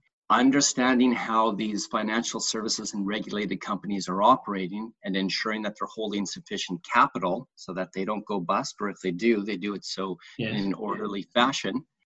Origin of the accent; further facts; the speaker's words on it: Canada; I'm Canadian by background